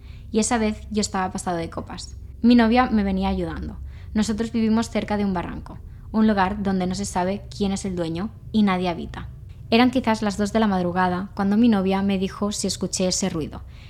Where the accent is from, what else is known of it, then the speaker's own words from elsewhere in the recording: Guatemala; Yo soy del país de Guatemala. En Guatemala hay leyendas urbanas